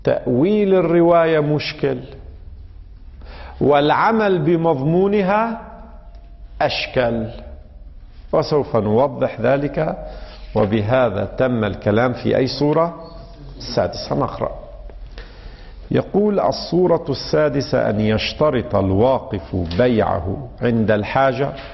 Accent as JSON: {"language": "Arabic", "country": "Lebanon", "said": "هذا يحصل كثيرا عندنا في لبنان في فترة من الفترات. تعرفون لبنان مشهور بالفواكه"}